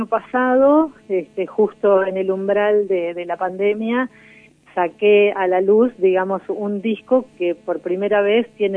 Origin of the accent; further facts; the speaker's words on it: Buenos Aires, Argentina; Sí. Nacida en el barrio de Palermo.